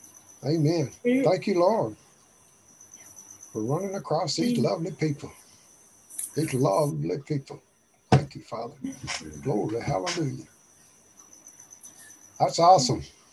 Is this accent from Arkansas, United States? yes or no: yes; Arkansas, United States; And this, I'm from Arkansas. I don't know anything about what's going on in South Africa.